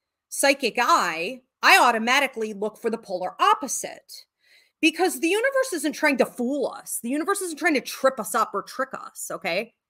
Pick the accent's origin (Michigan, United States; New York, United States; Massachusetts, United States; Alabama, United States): New York, United States; I grew up often in New York State, okay, especially when I was younger.